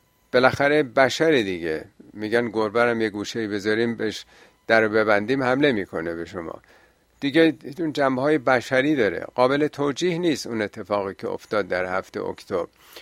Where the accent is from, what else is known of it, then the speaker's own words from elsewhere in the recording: Iran; این برحال حداقل به عنوان یه ایرانی باید بر بخوره